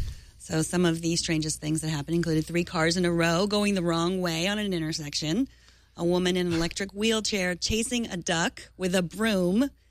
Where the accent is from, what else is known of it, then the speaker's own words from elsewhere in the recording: Texas, United States; I am from Texas, and there's not a lot else there.